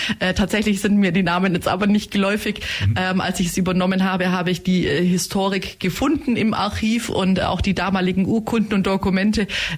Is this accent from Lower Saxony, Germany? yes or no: no; Finningen, Bavaria, Germany; Ich habe als Kind in Finningen auch schon Kung-Fu gemacht und das betreue ich heute auch noch in Gerlenhofen.